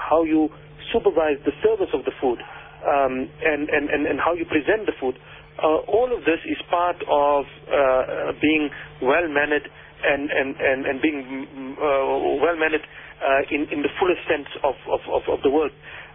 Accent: South Africa; Then I think we are not doing too bad yet, all as South African Muslims.

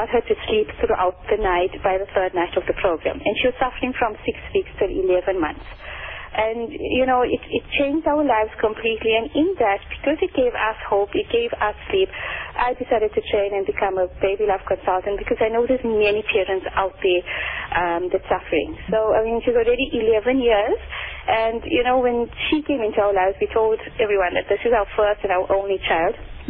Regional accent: Johannesburg, Gauteng, South Africa; now in Durban, South Africa; I am originally from Johannesburg and I got a degree in law as well as conveyancing. When I got married, I moved to Durban

